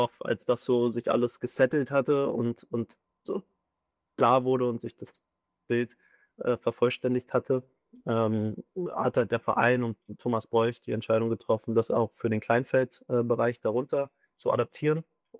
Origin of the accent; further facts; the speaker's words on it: Berlin, Germany; Ja, ich komme aus Berlin